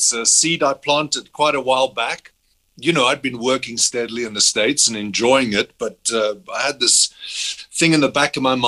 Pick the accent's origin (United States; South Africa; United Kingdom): South Africa; So it's a fantastic opportunity for us as South African artists to showcase our abilities and our work.